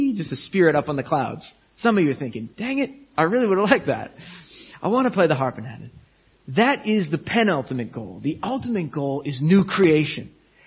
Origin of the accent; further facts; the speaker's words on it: New England, United States; I grew up in the Roman Catholic Church in New England